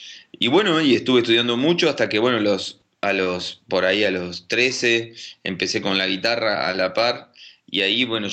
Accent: Montevideo, Uruguay; born there; como bien vos sabés, sos uruguayo, acá es una sociedad que se toca mucho música en la calle y en las viviendas donde yo nací, ahí en Avenida y Propios

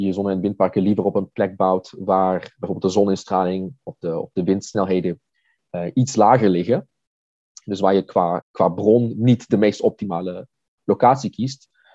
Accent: Netherlands; now in Germany; Ik kom uit Nederland oorspronkelijk.

